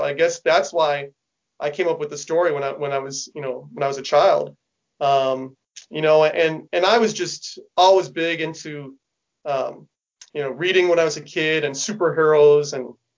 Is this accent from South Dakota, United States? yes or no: no; Harlingen, Texas, United States; I'm from Harlingen, Texas. It's down by South Padre Island. I mean, I'm like way down at the very by Brownsville.